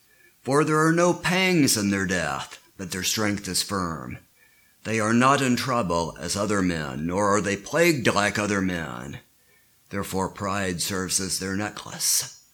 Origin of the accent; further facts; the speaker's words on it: Kingsport, Tennessee, United States; also born or lived in Johnson City / Houston; I'm originally from the Tri-Cities area, born in Johnson City, grew up in Kingsport, went to undergraduate college in Bristol, then went to graduate school in Massachusetts, but I've lived most of my adult life in Houston, lived in Houston for almost 40 years. Moved back up to Kingsport last summer.